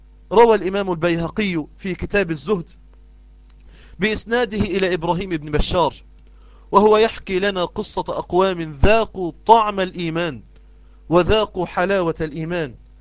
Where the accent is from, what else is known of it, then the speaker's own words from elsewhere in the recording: Egypt; زي ما نقول عندنا في مصر